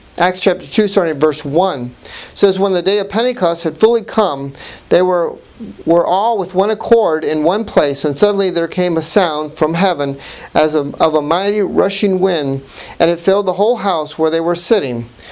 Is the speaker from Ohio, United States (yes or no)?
yes; Ohio, United States; Since I'm from Ohio